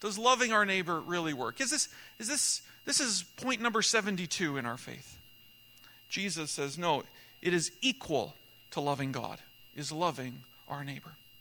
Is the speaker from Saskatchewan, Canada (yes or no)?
yes; Saskatoon, Saskatchewan, Canada; now in Chestermere, Canada; I'm from Chestermere, Alberta, but I was born here in Saskatoon, and I was a young boy here in Saskatoon